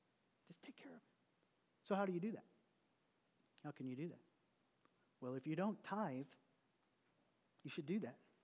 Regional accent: Oklahoma, United States; I was raised in Oklahoma, so I'm from there.

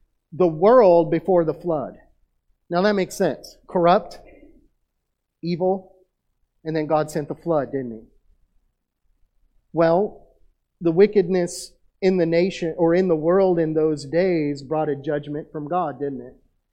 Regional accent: United States; Americans, I think, get used to the idea of being American, and we forget how blessed we are.

